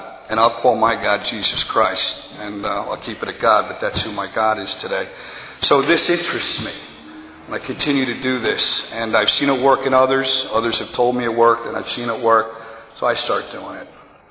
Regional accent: New York, United States; You know, I grew up in Long Island. My parents were great.

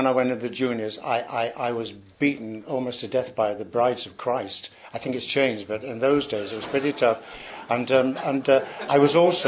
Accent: Yorkshire and the Humber, United Kingdom; accent: Yorkshire; I had to quickly change my accent from, you know, lad, what I'm talking about, Yorkshire accent.

